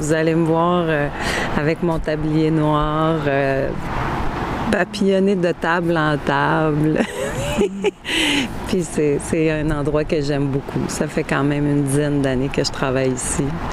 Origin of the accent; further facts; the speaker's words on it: Arvida, Quebec, Canada; now in Îles-de-la-Madeleine, Canada; je viens d'Arvida, mais de parents malinois. Je demeure aux Îles-de-la-Madeleine depuis maintenant 25 ans, à temps plein. J'ai une maison à la Pointe-Basse